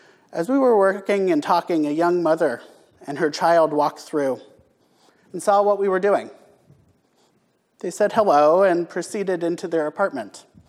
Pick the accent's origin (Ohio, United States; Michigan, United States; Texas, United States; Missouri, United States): Missouri, United States; Kansas City; Growing up in the Episcopal Church and around Kansas City